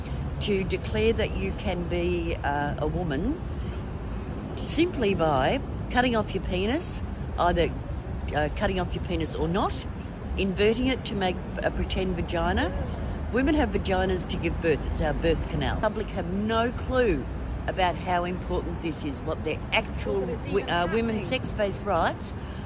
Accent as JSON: {"language": "English", "town": "Ballarat", "region": "Victoria", "country": "Australia", "said": "And I'm from Ballarat in Victoria."}